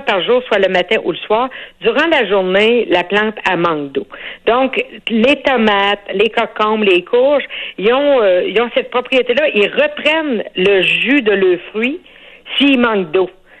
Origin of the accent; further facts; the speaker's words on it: Saint-Lazare-de-Bellechasse, Quebec, Canada; Et moi, quand j'étais jeune, je viens de Saint-Lazare de Bellechasse.